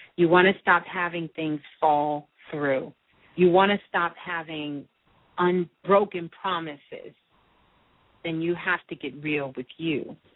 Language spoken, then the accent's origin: English; Brooklyn, New York, United States; From Brooklyn, my hometown.